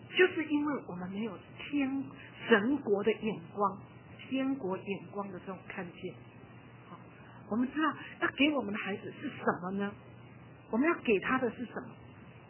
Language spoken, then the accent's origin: Chinese; Taiwan; 就像我们从小在台湾读书一样，所有读书是为着联考，是为着联考